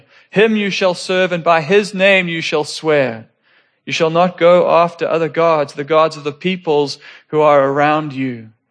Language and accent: English; Johannesburg, Gauteng, South Africa; We grew up in Joburg.